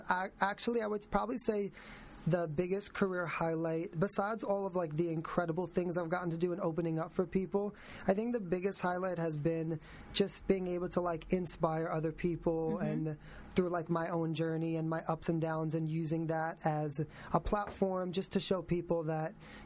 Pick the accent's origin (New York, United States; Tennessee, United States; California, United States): New York, United States; I grew up in New York and you travel there as a kid to the city